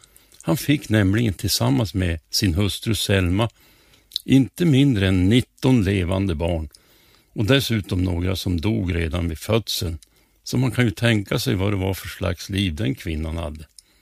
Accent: Robertsfors, Västerbotten County, Sweden; now in Örnsköldsvik, Sweden; jag kom från Robertsfors, och även om jag nu har bott i Örnsköldsvik i mer än 70 år så brukar jag vara väldigt noga med att påpeka att i grunden är jag västerbottning i alla fall.

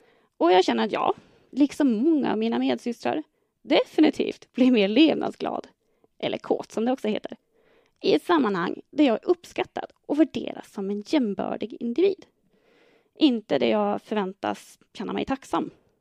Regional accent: Örnsköldsvik, Västernorrland County, Sweden; born there; Jag föddes på Örnsköldsviks sjukhus en lördag i september 1978.

